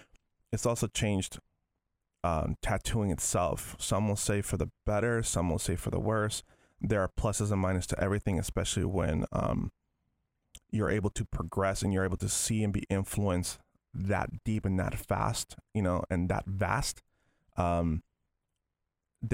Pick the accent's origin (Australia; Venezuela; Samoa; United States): Venezuela; I grew up on American animation, you know, being from Venezuela. You see like the original Disney shorts and those were being played, and it that was my childhood.